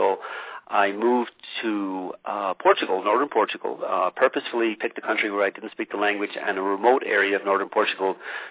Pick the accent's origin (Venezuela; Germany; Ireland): Ireland; now in United States; But I came from Ireland in the 80s to pursue the American dream, and actually spent 7 years living illegally in the States